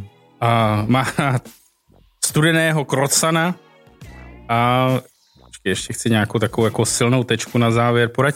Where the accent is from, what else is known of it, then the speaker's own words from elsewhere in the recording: Prague, Czechia; Jsem línej, tyjo, z Prahy tady.